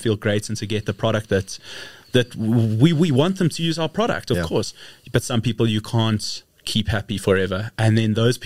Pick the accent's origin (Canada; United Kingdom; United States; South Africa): South Africa; particularly as South African producers, to go to the world and say, guys, we're better than the rest.